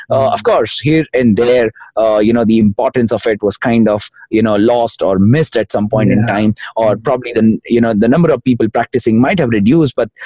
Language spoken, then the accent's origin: English; India; growing up in India is a lot of hustle, a lot of fun, a lot of learning, a lot of energy, and a whole power pack cultural exposure